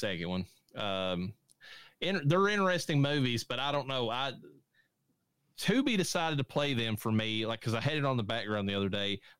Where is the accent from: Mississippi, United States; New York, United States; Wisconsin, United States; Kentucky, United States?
Kentucky, United States; I'm from Eastern Kentucky, from Appalachia.